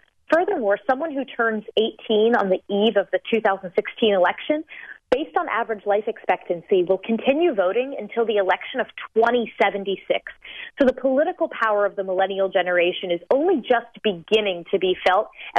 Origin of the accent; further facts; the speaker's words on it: Florida, United States; I grew up in Florida, so I have an affinity for the two Florida Republicans in the race.